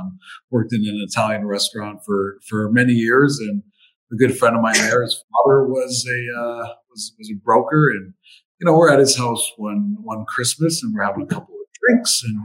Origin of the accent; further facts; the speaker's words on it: Windsor, Ontario, Canada; Again, I'm from Windsor. We got hit the hardest. We got hit really, really hard back then. I mean, we're an automotive sector down here